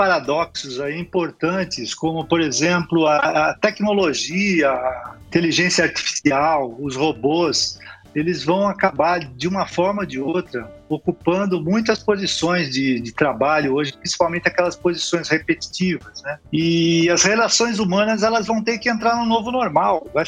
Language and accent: Portuguese; Santos, São Paulo, Brazil; born there; sou nascido em Santos